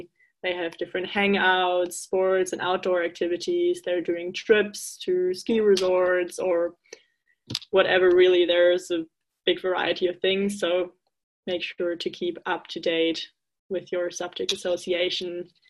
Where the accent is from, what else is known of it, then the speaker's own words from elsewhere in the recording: Germany; now in Finland; I'm originally from Germany, where you just sing a lot and drink while singing.